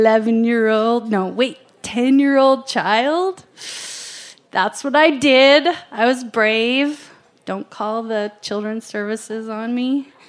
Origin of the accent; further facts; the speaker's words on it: Missoula, Montana, United States; I grew up in Missoula.